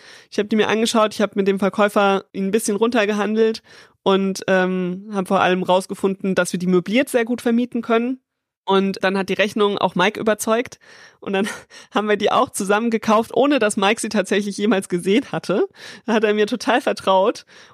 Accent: Aschaffenburg, Bavaria, Germany; 2021 haben wir noch eine Zwei-Zimmer-Wohnung gekauft in Aschaffenburg, was meine Heimatstadt ist.

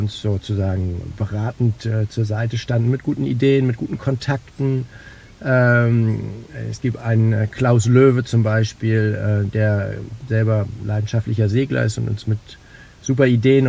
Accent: Oldenburg, Lower Saxony, Germany; ich bin total gerne in Hamburg. Ist meine Heimatstadt, meine Wahlheimat. Ich bin ja in Oldenburg in Niedersachsen aufgewachsen, aber mein Leben hat sich immer in Norddeutschland abgespielt. Ich fühle mich wirklich in Norddeutschland zu Hause

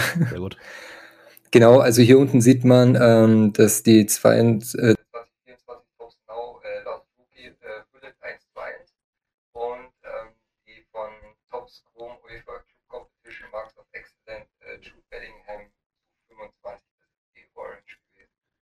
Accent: Bavaria, Germany; Das ist bei uns in Bayern ist das so ein bisschen anders

